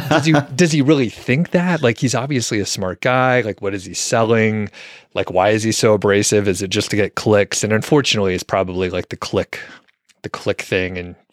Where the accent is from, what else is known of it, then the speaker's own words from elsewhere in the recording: Georgia, United States; I grew up in the Atlanta area, loved AM radio too.